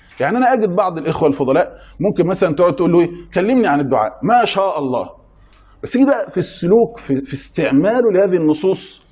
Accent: Egypt; احنا بالنسبه لنا في كمصريين نقول فاكر

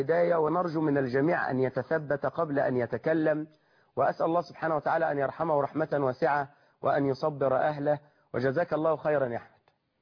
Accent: Suez, Suez Governorate, Egypt; مأساة أيضا عندنا في السويس

